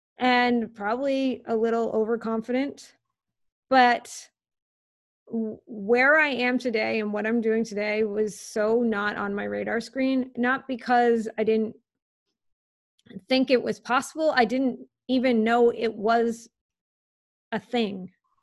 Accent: Worcester, Massachusetts, United States; Remember, I came from Worcester, Massachusetts. My dad's a cop. My mom's a teacher.

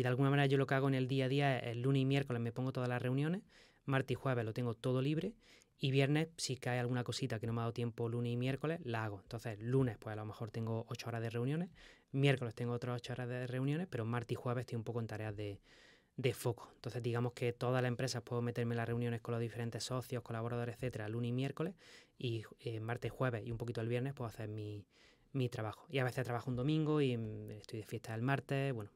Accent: Granada, Andalusia, Spain; la Alhambra es el monumento más visitado de España, poca gente lo sabe, y está en mi ciudad natal.

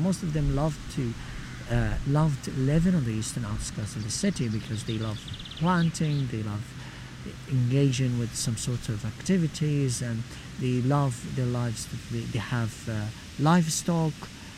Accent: Deir el-Balah, Gaza Strip, Palestine; I was born in Deir el-Balah and raised in Deir el-Balah, and I never left Deir el-Balah in my life. So it's a tiny refugee camp of around 15 square kilometers.

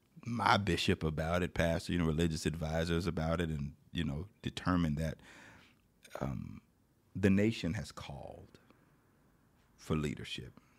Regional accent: Blythe, California, United States; I live in the 9th Congressional, have lived there for years, was born and raised in Blythe, California, in Blythe, California, right on the edge of that district.

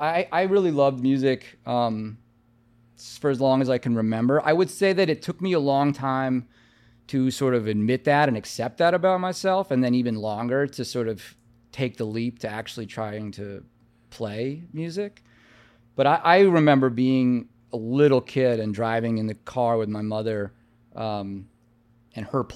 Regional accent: New York City, New York, United States; I grew up in Manhattan. I grew up on 64th Street.

